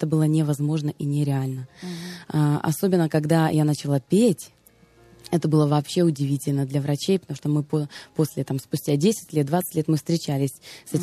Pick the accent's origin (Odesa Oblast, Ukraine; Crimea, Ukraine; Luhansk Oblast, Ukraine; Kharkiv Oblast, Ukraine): Odesa Oblast, Ukraine; Я из Одесской области, Арцизского района, из села.